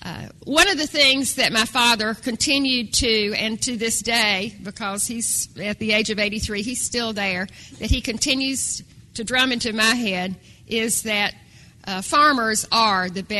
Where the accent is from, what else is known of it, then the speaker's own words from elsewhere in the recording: North Carolina, United States; I grew up in North Carolina, but I'm a farm girl from North Carolina.